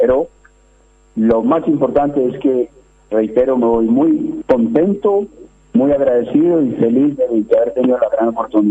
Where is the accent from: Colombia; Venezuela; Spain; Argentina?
Colombia; porque obviamente yo soy colombiano